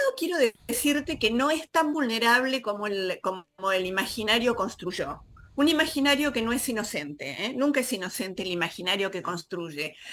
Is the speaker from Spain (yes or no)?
no; Buenos Aires, Argentina; yo soy porteña, no soy matancera